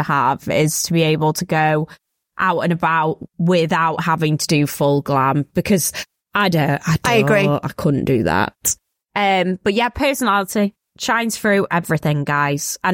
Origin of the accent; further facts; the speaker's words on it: Altrincham, North West England, United Kingdom; And I grew up in Bowdoin in Altrincham.